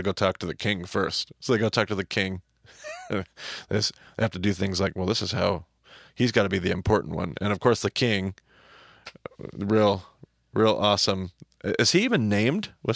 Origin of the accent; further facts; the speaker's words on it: Pacific Northwest, United States; We're from the Northwest here. I grew up on the Snake River.